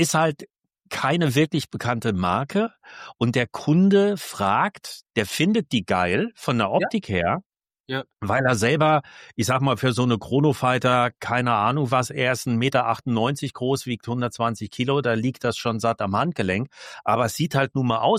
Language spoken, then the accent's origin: German; Germany; Sage ich auch immer, erstens, wir sind Deutsche, zweitens, wir sind Männer